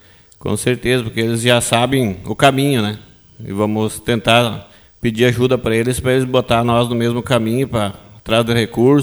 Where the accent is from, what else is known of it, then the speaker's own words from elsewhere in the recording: Iraí, Rio Grande do Sul, Brazil; Sou natural de Iraí, Hélio. Nasci e me criei na Barra Grande dos Foles, com muito orgulho. Estudei na escola do Dr. Vicente Dutra. Depois vim para o segundo grau, hoje Visconde Toné, onde comecei a trabalhar na cidade.